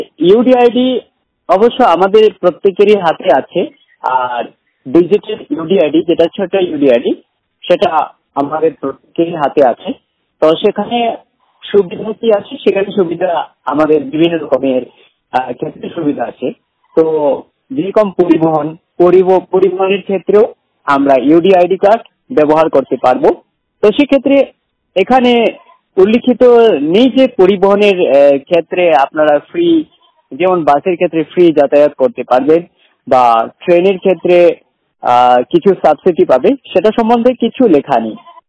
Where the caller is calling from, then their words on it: Alipurduar, West Bengal, India; আলিপুরদুয়ার পশ্চিমবঙ্গ থেকে বলছি।